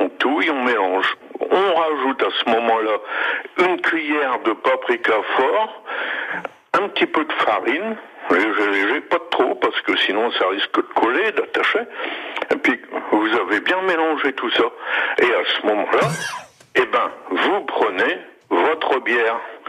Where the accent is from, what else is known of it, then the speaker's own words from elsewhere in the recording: Hirsch, Grand Est, France; now in Picardie, France; quand j'arrive là-bas à Hirsch, donc qui était mon village natal